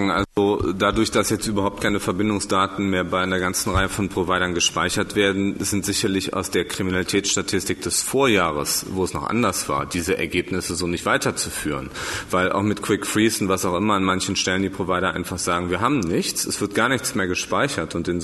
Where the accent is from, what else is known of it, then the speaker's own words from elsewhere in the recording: Düsseldorf, North Rhine-Westphalia, Germany; gerade in Düsseldorf, aus meiner Heimatstadt